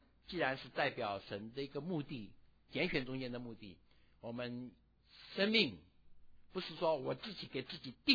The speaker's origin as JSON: {"language": "Chinese", "country": "China", "said": "朋友在我们中国人用这个字的时候，包含知己的意思"}